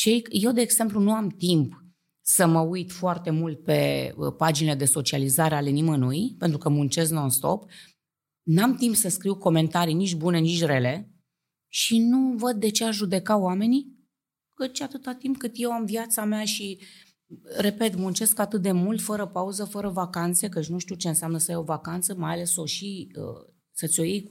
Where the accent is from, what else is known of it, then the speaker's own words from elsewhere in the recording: Bucharest, Romania; fără să știu că totul e fake și că eu sunt de la București, n-am știut niciodată